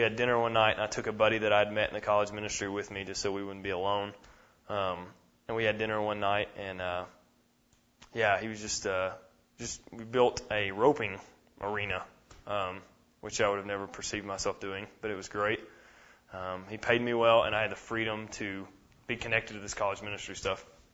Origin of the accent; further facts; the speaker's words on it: Kentucky, United States; And I meet a guy named Nick Cooper that immediately connected with me when he heard that I was from Kentucky.